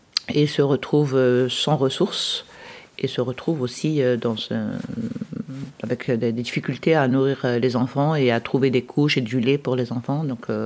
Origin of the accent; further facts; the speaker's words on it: Algeria; moved away; Je viens d'Algérie, et toute ma famille est là-bas.